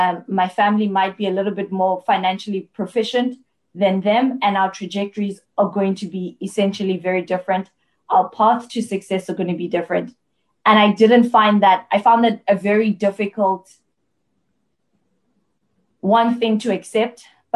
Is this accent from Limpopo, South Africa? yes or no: yes; Polokwane, Limpopo, South Africa; She lives in a rural area, not too far from where I grew up in Polokwane.